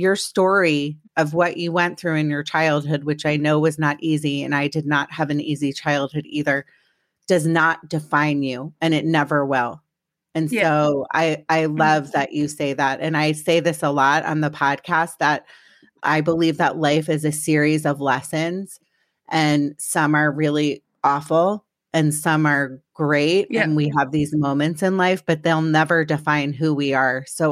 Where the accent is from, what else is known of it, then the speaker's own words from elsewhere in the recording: Ireland; You're one of my people, because I'm Irish.